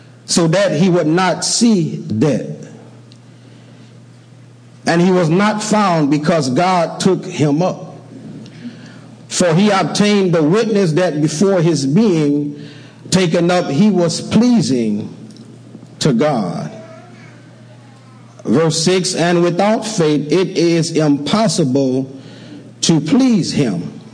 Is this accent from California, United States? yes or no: no; Louisiana, United States; Now, I'm from Louisiana, and we don't mind protecting our stuff from Louisiana.